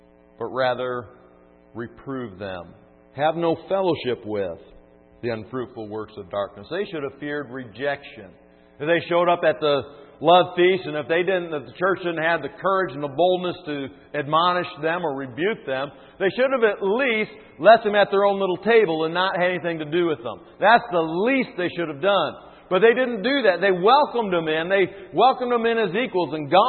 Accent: Grand Rapids, Michigan, United States; Now I'm from Grand Rapids.

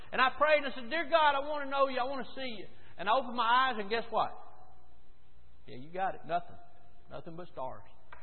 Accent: Warrior, Alabama, United States; I grew up in Jolly Trailer Park, the poorest place in town. the ghettos of the South are the little poor trailer parks, okay?

